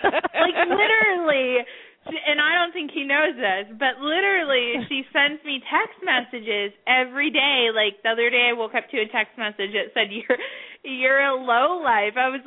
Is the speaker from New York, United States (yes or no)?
no; Minneapolis, Minnesota, United States; Yeah, Minneapolis.